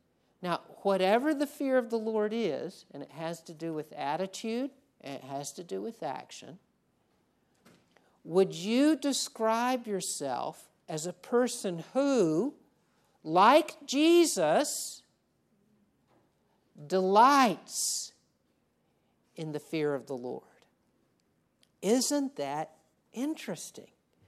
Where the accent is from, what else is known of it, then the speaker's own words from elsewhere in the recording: the South, United States; We're from the South. We go to Florida for vacation.